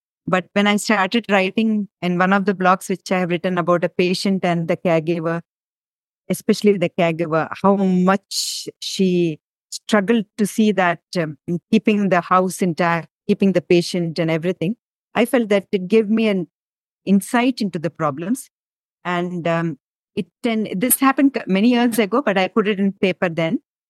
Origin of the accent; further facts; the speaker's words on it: Bhopal, Madhya Pradesh, India; And I am born and brought up in Bhopal, and I studied in the Kama Convent School. And later I did my MBBS from Bhopal itself.